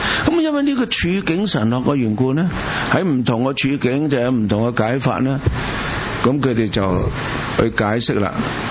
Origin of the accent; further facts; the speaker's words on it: China; 我们中国人的文化是这样的嘛，死不死？